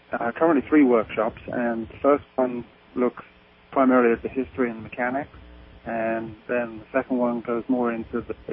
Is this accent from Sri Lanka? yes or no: no; England, United Kingdom; now in United States; Well, I was born and raised, as you can tell from my accent, in England.